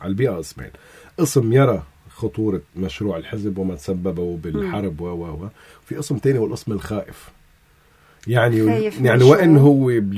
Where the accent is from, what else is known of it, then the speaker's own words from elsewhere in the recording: Lebanon; انا مواطن لبناني هون